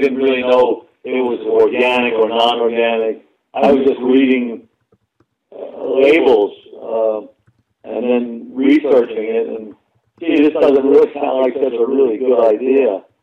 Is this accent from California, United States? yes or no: no; Long Island, New York, United States; I'm a native New Yorker, Long Island, New York City. Well, I was born in New York City, but I've always lived on Long Island.